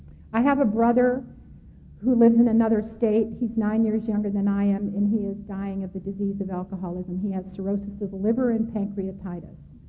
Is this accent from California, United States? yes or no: no; Chicago, Illinois, United States; born there; I was born in Chicago, Illinois, to a family that I believe today was alcoholic